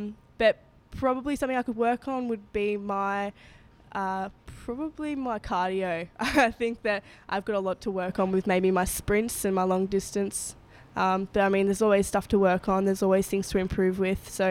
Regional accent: Grafton, New South Wales, Australia; Yeah, so since I'm from Grafton, Sydney's a six-hour drive, or... you know, 1.5 hour flight.

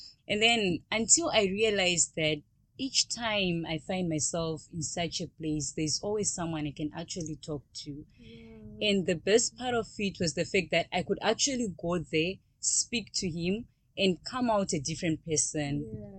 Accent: Zimbabwe; now in Moscow, Russia; I'm from Zimbabwe, and I'm a medical student currently studying at the National Research Medical University here in Russia, Moscow.

